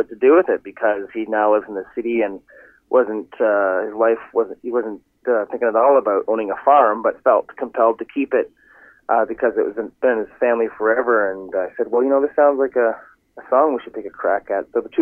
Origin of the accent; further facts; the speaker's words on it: Ontario, Canada; And I'm originally from Ontario, so I always find reasons to come back there